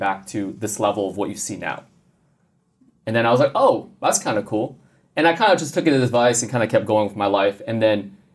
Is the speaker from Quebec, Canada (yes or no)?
yes; Montreal, Quebec, Canada; Growing up in Canada, yeah. So I'm originally from Montreal.